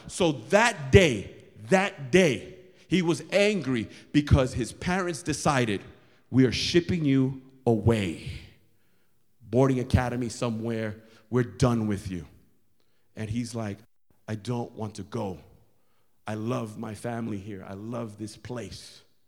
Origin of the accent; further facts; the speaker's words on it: Bronx, New York, United States; See, when I was growing up in the Bronx, people like you, all mouth, blah, blah, blah, blah, blah.